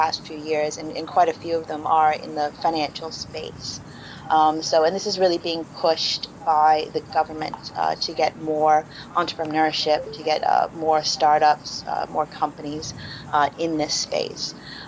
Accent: United States; I think as an American, I can safely say I think London might have the edge

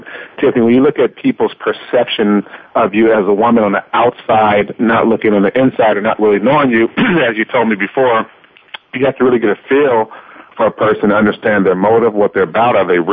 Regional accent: Los Angeles, California, United States; I signed with the LA Lakers right after the draft day, my hometown team

